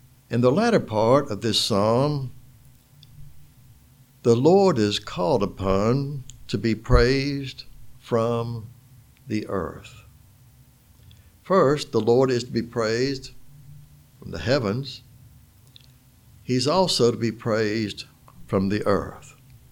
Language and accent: English; Florida, United States; also born or lived in West Tennessee; Now, I was born in Florida and raised in Florida, lived here most of my life